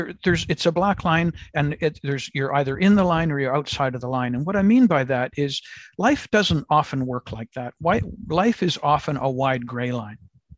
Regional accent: Canada; as a Canadian living in Canada

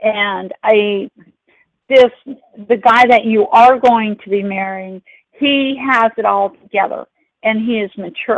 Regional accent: Oak Park, Illinois, United States; born there; I was born in Oak Park, Illinois also, so there were three Illinoisers here.

